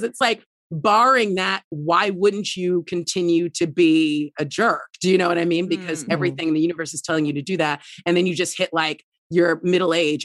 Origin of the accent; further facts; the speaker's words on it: England, United Kingdom; accent: English; now in United States; from my experience of having lived in this country, the amount of times that I get complimented for my accent after I've just like sworn down the phone at somebody is astounding to me.